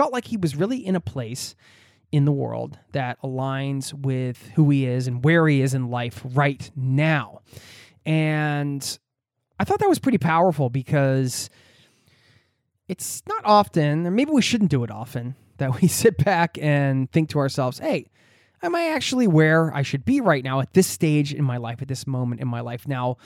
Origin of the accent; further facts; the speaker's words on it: United States; now in Norway; Nothing against my home country of the USA, but there were a lot of reasons why we chose this.